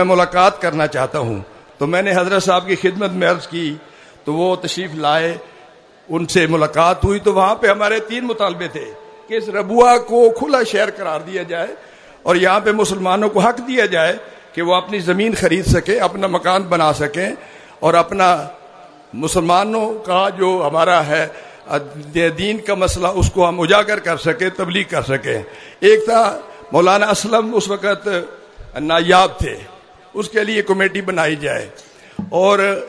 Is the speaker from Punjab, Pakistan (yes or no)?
yes; Sargodha, Punjab, Pakistan; میرا ایک سرگودا شہر کے اندر گاؤں ہے جس میں میری رہائش ہے،